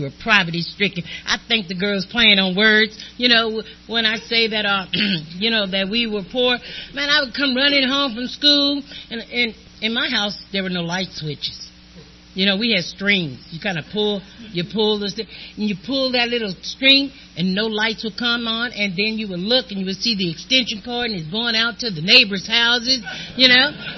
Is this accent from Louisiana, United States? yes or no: yes; Louisiana, United States; Anyway, I grew up in Louisiana, and I grew up in this in my family, and there were 8 siblings, you know, and we grew up poor.